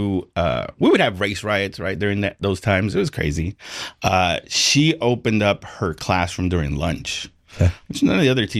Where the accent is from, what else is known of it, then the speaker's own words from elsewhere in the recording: Compton, California, United States; Growing up in Compton.